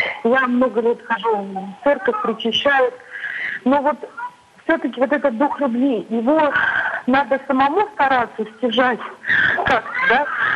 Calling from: Moscow Oblast, Russia; я звоню из Московской области вам.

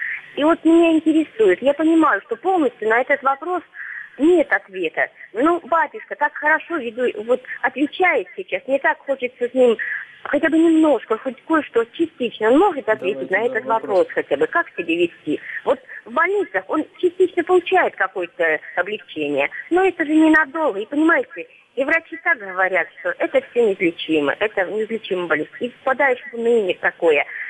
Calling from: Belgorod Oblast, Russia; Я из Белгородской области

